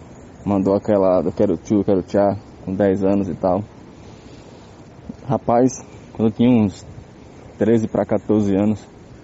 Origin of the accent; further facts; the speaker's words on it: Maceió, Alagoas, Brazil; sou de Maceió.